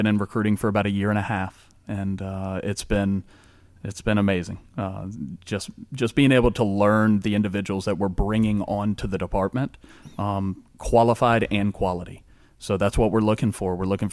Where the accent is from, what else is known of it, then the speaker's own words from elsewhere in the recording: Newport News, Virginia, United States; So I'm from Newport News. I was born and raised in Newport News, went to Denby High School.